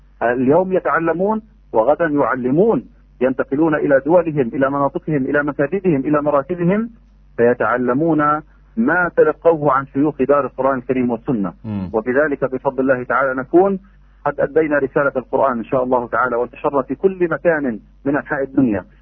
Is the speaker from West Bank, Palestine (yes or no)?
no; Gaza, Gaza Strip, Palestine; من التعليم الإلكتروني الذي يتلقاه عندنا في غزة،